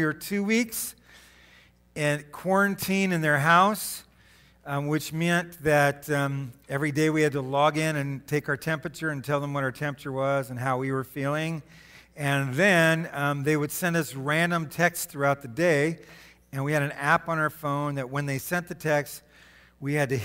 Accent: Arizona, United States; One, I'm from Arizona, so there's a lot of dry stuff on our feet, right?

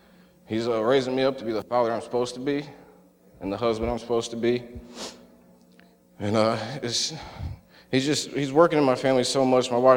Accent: Indiana, United States; I'm 26 from Northwest Indiana up by Lake Michigan.

